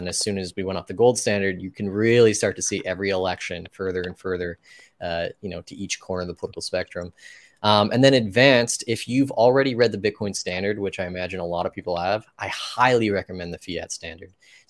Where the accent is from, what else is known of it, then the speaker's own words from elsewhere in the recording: Canada; I watch American politics as a Canadian.